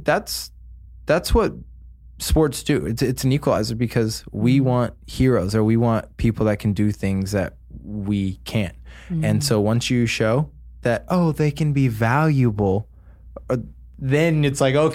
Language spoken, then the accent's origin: English; Oklahoma, United States; So I grew up in Oklahoma, and I know you're a Brit